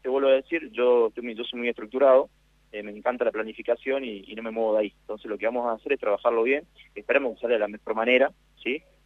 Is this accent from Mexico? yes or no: no; Argentina; Sabemos cómo somos los argentinos con el fútbol